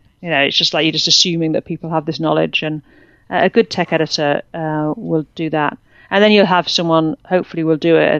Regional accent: United Kingdom; I mean, I'm obviously British.

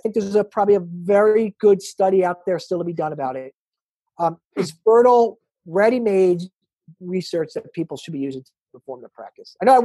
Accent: New Jersey, United States; I am from New Jersey. I'm a huge

